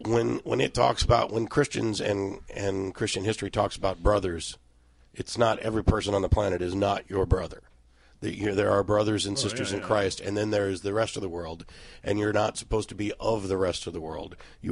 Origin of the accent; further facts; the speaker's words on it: Texas, United States; We are from Texas, after all.